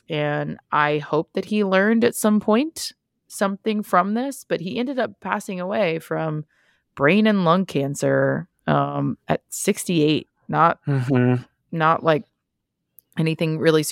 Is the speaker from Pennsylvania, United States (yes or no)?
no; Texas, United States; I mean, I'm born and raised in Texas.